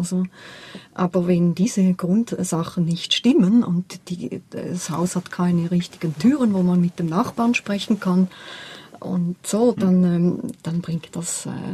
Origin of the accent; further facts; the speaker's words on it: Switzerland; bei uns in der Schweiz und in Westeuropa.